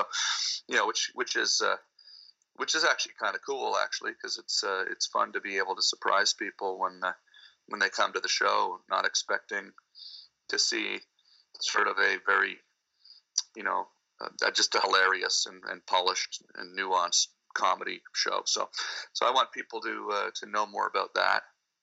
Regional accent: Pembroke, Ontario, Canada; born there; like it says on my Wikipedia page that I was born in Pembroke, Ontario.

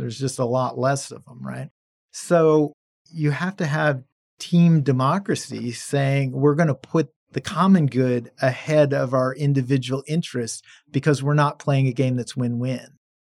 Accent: Minneapolis, Minnesota, United States; my hometown of Minneapolis, where we've known that problem existed for a long time

